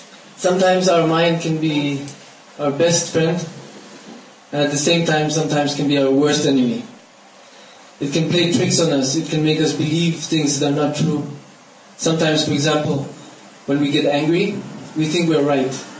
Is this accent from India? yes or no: yes; India; English is a second language; But because I grew up in India, so, you know, it's like, it's also my country, you know?